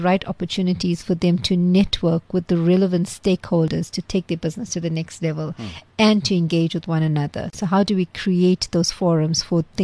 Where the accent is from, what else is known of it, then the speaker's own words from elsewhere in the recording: Chatsworth, KwaZulu-Natal, South Africa; Hey, I grew up many years ago, much older than you guys. So I grew up in Chatsworth.